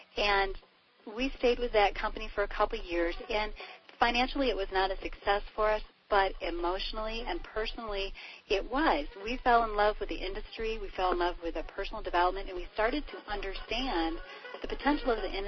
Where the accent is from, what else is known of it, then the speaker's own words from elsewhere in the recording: Grand Rapids, Michigan, United States; But my background, you know, I'm a hometown girl. I grew up in Grand Rapids, Michigan, so did Brad, and we spent our lives here